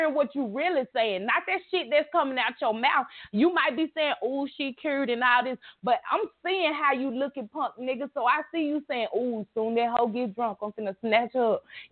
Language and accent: English; Memphis, Tennessee, United States; I grew up in Memphis, Tennessee, in the hood, baby.